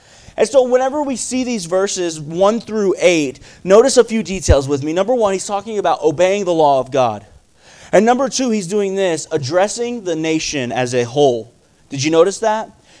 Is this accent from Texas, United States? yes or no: yes; Abilene, Texas, United States; I grew up in Abilene, Texas. We didn't need a fireplace, and we didn't have one.